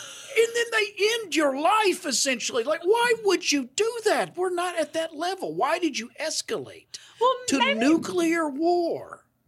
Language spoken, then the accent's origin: English; Shirebrook, East Midlands, United Kingdom; I'm from Shirebrook.